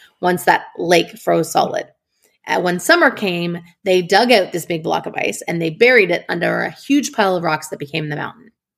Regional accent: Canada; I am ashamed to admit as a Canadian that at first I was like, is he wearing a life jacket?

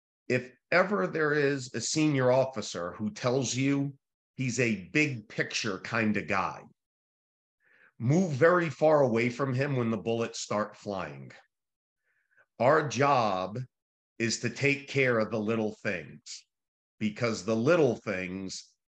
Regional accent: Connecticut, United States; He saw that I was from Connecticut, so we shared that common experience.

